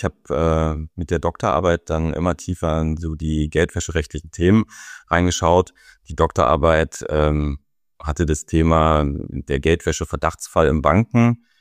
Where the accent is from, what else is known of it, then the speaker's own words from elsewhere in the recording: Berlin, Germany; Ich komme ursprünglich aus Berlin.